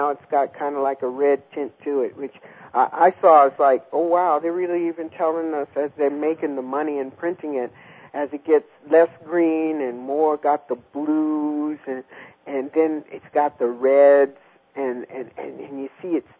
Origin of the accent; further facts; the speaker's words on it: United States; it was just so embarrassing as an American to have to answer a question like this